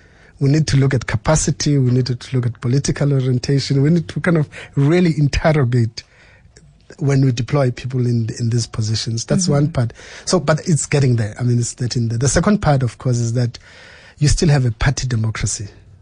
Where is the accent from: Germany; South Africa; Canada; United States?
South Africa; I'm a part of the proud South African nation.